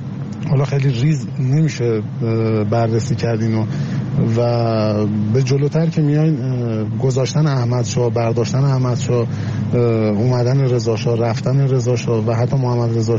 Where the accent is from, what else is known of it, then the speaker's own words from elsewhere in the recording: Iran; اما من به طور کلی به عنوان یک ایرانی مخالف این هستم